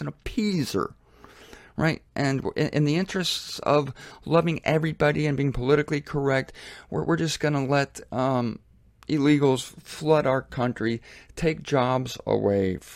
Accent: United States; And speaking as an American and as a citizen of the world, which I am

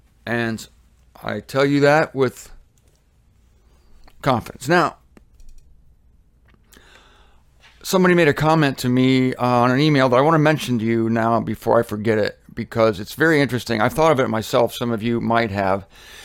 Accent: Canton, Ohio, United States; They used to tell me in the Catholic Church when I was a kid growing up in Catholic school, going to school at St. Joan of Arc in Canton, Ohio, that my guardian angel was sitting next to me.

